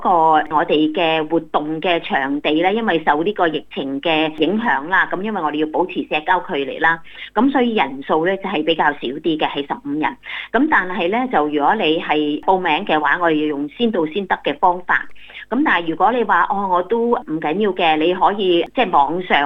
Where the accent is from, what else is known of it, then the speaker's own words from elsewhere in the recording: China; 咁我哋啲中国人咧，有好多人都好信任佢。